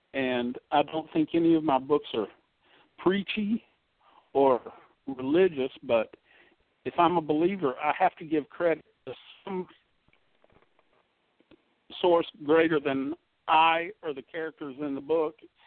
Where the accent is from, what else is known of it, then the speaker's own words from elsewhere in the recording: Mississippi, United States; Mississippi's own John Grisham, and we're both from the Magnolia State